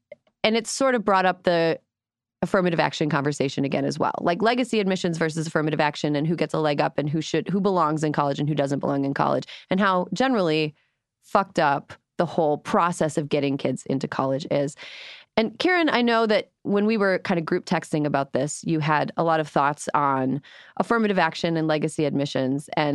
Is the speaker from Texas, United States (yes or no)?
no; Wisconsin, United States; I never use Facebook anymore except to see what people from my hometown are up to. And somebody from my hometown posted a news story from Barron, Wisconsin, which is from my neck of the woods in the state.